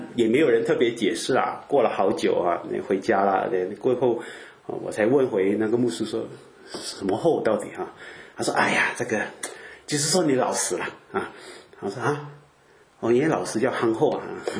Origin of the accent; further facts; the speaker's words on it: Malaysia; also born or lived in Canada; 我以前在加拿大的时候，我在说马来西亚人呢，我们中文都不好啊。